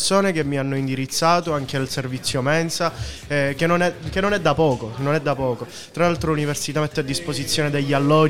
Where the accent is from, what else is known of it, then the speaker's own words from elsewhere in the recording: Sicily, Italy; io vengo dalla Sicilia, abituato alla mamma, abituato a un sacco di cose, mi sono trovato da solo a dover fare tutto.